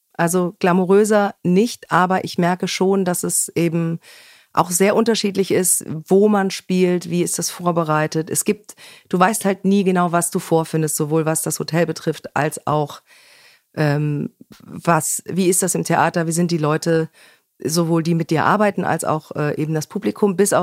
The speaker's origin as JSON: {"language": "German", "town": "Wetzlar", "region": "Hesse", "country": "Germany", "said": "in meiner alten Heimat, wo ich eben herkomme, in Wetzlar"}